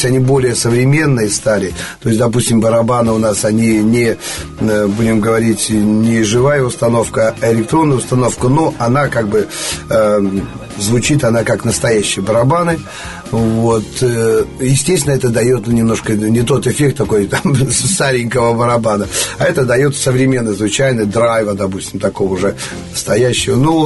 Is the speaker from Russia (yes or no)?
yes; Vologda, Vologda Oblast, Russia; так как я вологжанин